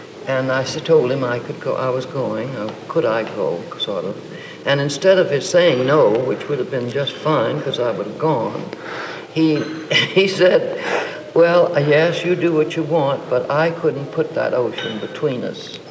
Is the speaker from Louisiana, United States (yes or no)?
yes; Louisiana, United States; born there; He was from Maryland, and I was born in Louisiana.